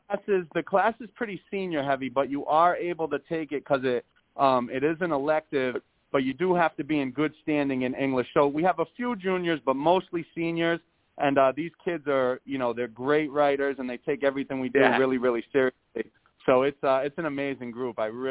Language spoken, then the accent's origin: English; Cranston, Rhode Island, United States; I've taught at Cranston West, but I've also taught in Providence. I've taught middle school, and this is – Cranston West is my favorite, though, because this is where I went to high school as a kid.